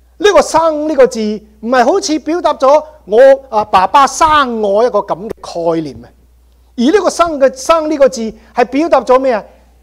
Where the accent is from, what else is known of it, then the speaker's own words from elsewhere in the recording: Guangdong, China; 甚至我们广东人如果不喜欢别人劝他